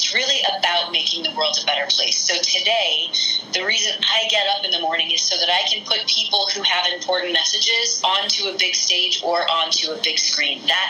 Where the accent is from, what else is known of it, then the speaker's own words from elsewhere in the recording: Missouri, United States; moved away as an adult; now in New York City, United States; I moved to New York from Missouri. I got my dance degree, moved to New York City, and started pursuing a career in classical modern dance.